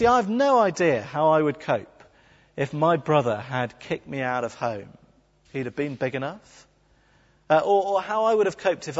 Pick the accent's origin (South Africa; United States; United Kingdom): United Kingdom; England; I'm English, I'm not expecting you to shout out, but just think.